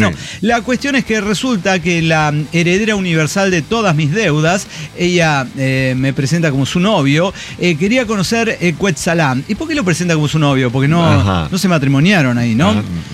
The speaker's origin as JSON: {"language": "Spanish", "region": "Puebla", "country": "Mexico", "said": "Como ella sabe que soy poblano"}